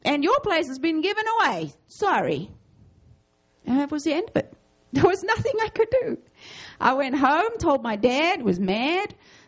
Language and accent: English; South Africa; I am from the opposite side of the world from you guys. I come from the South. I'm a true Southerner. My parents and my ancestors trace their roots to Southern Africa 300 years.